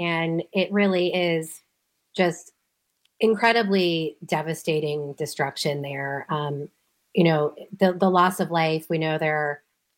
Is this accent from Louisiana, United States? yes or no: no; Florida, United States; also born or lived in Western North Carolina; Growing up in Florida and living most of my life there, I'm no stranger to the devastation of hurricanes.